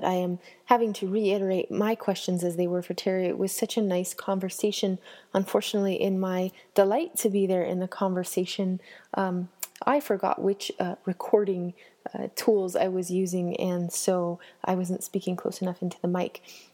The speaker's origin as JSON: {"language": "English", "country": "Canada", "tie": "born or raised there", "said": "some of my experience in growing up in Canada"}